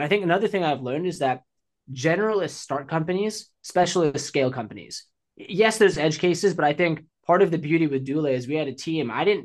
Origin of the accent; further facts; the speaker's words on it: Boston, Massachusetts, United States; I grew up in Boston and it snows a lot there in the winter.